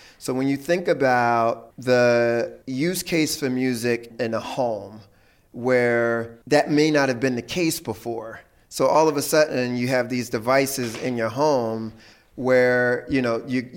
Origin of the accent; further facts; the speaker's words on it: Philadelphia, Pennsylvania, United States; I grew up in Philly, just a lover of hip hop music.